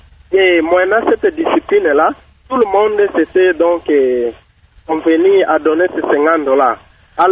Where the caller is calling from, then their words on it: Kalima, Maniema, DR Congo; Ici, chez nous, à Kalima, nous appelons en Swahili Likelemba.